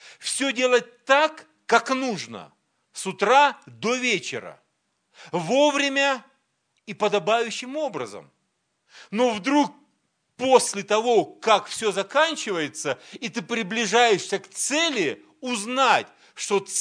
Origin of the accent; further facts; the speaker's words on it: Minusinsk, Krasnoyarsk Krai, Russia; Я говорю: из Сибири. Они говорят: Сибирь большая, ты откуда? Я говорю: из Минусинска.